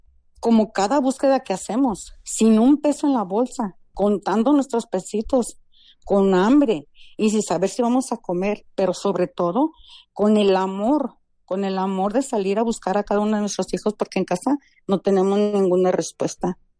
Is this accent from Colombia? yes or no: no; Zapopan, Jalisco, Mexico